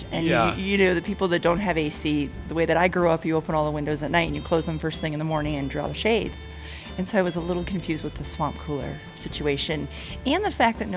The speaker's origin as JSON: {"language": "English", "town": "Chicago", "region": "Illinois", "country": "United States", "tie": "born or raised there", "also_born_or_lived": "Michigan", "lives_now": "Denver, United States", "said": "So I grew up in Chicago and Michigan, but I was actually a travel nurse for about 5 years."}